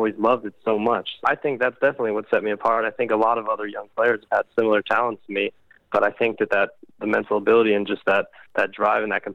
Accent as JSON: {"language": "English", "country": "United States", "said": "No, I wouldn't say that being American really changes anything at all."}